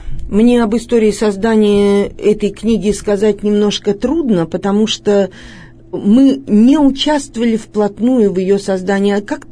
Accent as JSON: {"language": "Russian", "region": "Ural", "country": "Russia", "said": "Ну что же, мы уральцы, народ крепкий."}